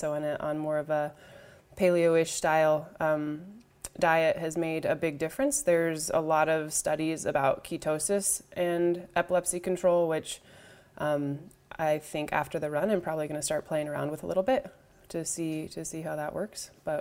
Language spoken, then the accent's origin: English; Colorado, United States; I'm from Colorado. That's why I chose the Colorado Rockies.